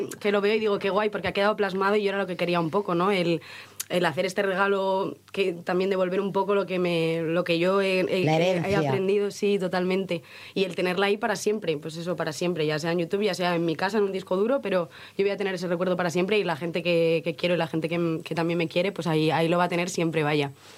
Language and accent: Spanish; Oviedo, Asturias, Spain; También hay un guiño a Oviedo, que yo soy de aquí y soy